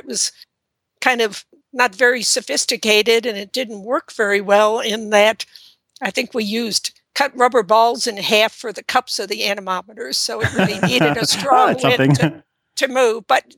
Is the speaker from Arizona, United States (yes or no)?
no; Illinois, United States; I'm a Midwesterner at heart, so I still enjoy going back to the Midwest.